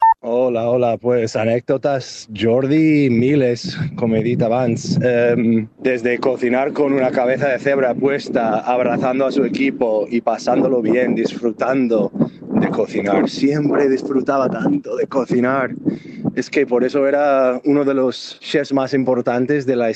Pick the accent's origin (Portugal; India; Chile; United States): United States; now in Moià, Spain; sóc un yanqui ja... ben afincat aquí a Barcelona i Catalunya, entre Barcelona i Moià, visc al Moianès